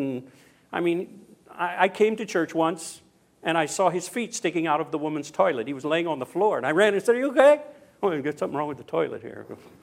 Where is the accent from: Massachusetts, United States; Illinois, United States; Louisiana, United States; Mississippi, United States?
Louisiana, United States; By the way, I'm from Louisiana, and the New Orleans Saints won today.